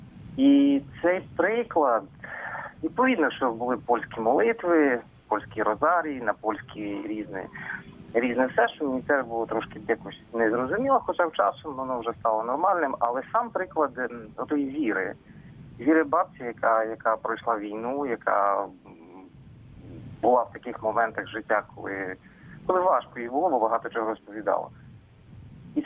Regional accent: Chernivtsi, Chernivtsi Oblast, Ukraine; Я народився в Чернівцях, це на Поділлі.

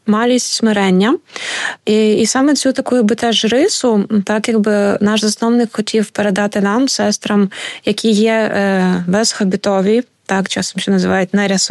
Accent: Kyiv, Ukraine; я родом із Києва, і так склалося, що останніх 6 років тут працюю також в Києві. Тут неподалік живе моя мама, тобто це мій рідний район.

